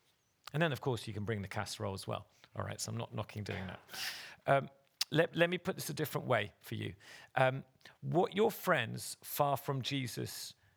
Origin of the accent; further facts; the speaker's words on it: England, United Kingdom; We have an antique teapot because we're English and we love to drink tea.